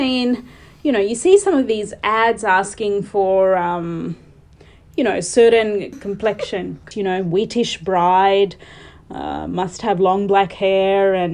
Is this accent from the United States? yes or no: no; Australia; being an Australian Indian, I know of a lot of people, like a lot of Australian Indians, acquaintances